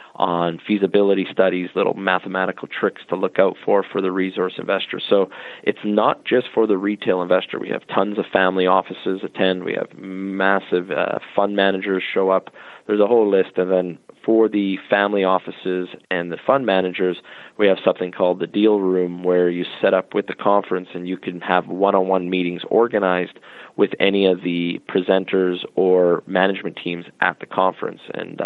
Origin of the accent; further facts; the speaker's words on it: Canada; I'm a Canadian, and I look how screwed up our country is right now